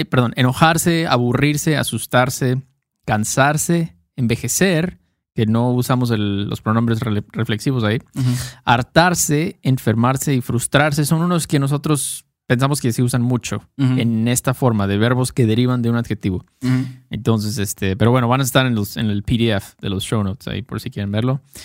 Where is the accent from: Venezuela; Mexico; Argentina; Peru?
Mexico; yo puedo criticar a México porque soy mexicano.